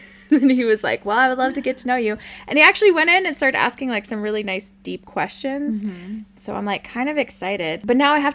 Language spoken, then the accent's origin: English; Washington, United States; I'm actually from Washington.